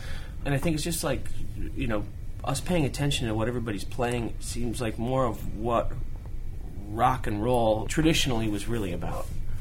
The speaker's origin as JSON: {"language": "English", "region": "Wisconsin", "country": "United States", "tie": "born or raised there", "said": "I had a lot of kids in the neighborhood that I grew up in Wisconsin, in the Midwest, that were a little bit older than me"}